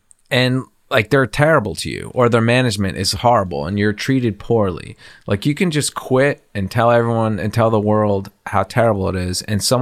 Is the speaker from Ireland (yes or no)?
no; New Jersey, United States; I grew up in Jersey originally, and we knew about Bethlehem and what happened